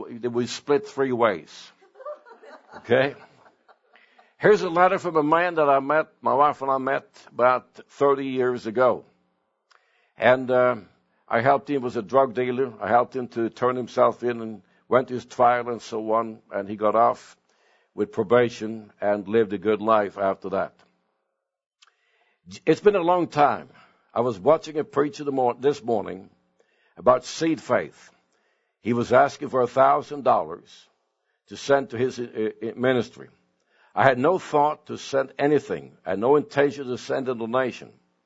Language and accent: English; Canada; I'm originally from Canada